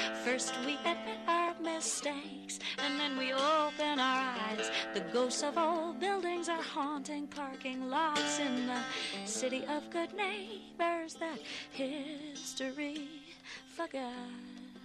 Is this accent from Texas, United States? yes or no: no; Buffalo, New York, United States; For instance, in the city that I grew up in Buffalo, New York, there's been so much white flight to the suburbs.